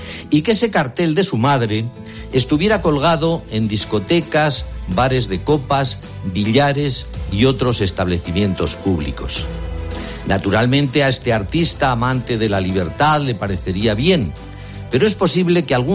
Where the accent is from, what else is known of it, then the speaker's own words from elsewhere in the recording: Aragon, Spain; o en mi tierra con la Virgen del Pilar. Y sospecho que sevillanos y aragoneses puede que fuéramos menos tolerantes